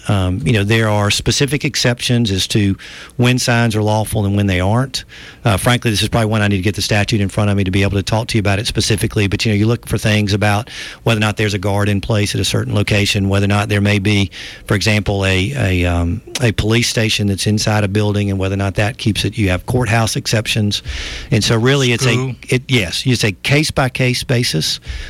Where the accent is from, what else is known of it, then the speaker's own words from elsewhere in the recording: Alabama, United States; Well, I'm actually from Marshall County, so just south.